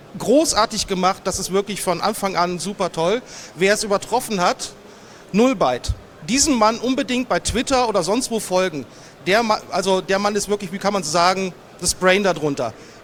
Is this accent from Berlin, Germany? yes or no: no; Düsseldorf, North Rhine-Westphalia, Germany; Wir haben alleine in Düsseldorf, aus Erfahrung, wo ich herkomme, 7 Firmen